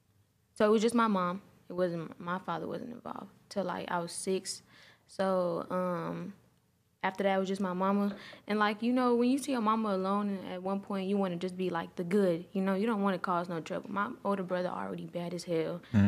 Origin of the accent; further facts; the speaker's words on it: Clay County, Georgia, United States; also born or lived in Atlanta; But, yeah, I'm from Clay County. I was born in Atlanta. I was back and forth Atlanta, Clay County. So I'll claim both. But, you know, I'm Clay County for sure, 100 all day.